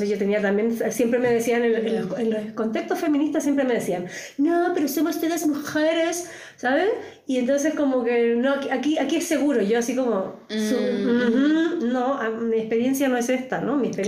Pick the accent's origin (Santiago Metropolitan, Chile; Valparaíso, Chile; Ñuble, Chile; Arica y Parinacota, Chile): Arica y Parinacota, Chile; Arica; yo soy chilena, me crié en Chile, en Arica, en una familia facha, ¿no? Milica